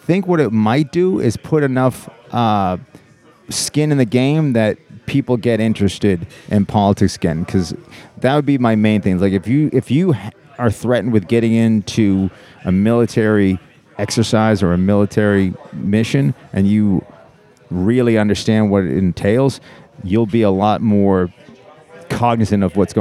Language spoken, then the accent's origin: English; Maine, United States; born there; Well, I was born in Aroostook County, Maine, which is way up north.